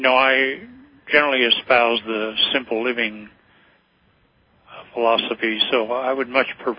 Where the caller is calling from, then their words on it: Ellensburg, Washington, United States; I'm calling from Ellensburg, Washington.